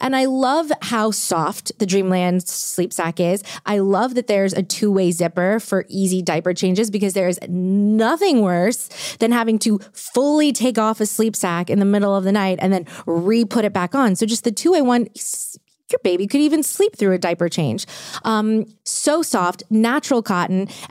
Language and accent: English; New Orleans, Louisiana, United States; Growing up in New Orleans, whenever there was like a special occasion, like Christmas or my birthday